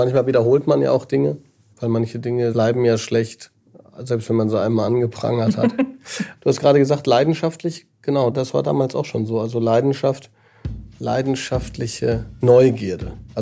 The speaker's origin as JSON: {"language": "German", "town": "Offenburg", "region": "Baden-Württemberg", "country": "Germany", "said": "Ich komme jetzt aus Offenburg. Nicht zu verwechseln mit Offenbach. Offenburg ist das Schöne."}